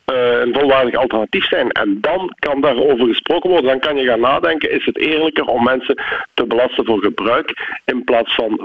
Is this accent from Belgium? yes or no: yes; Limburg, Belgium; U zal het waarschijnlijk al aan mijn stem gehoord hebben dat ik uit Limburg kom.